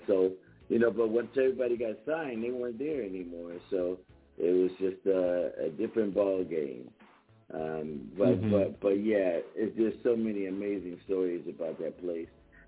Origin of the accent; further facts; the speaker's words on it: Philadelphia, Pennsylvania, United States; now in California, United States; Don't forget, I was from Philly. So right before I got to California in 79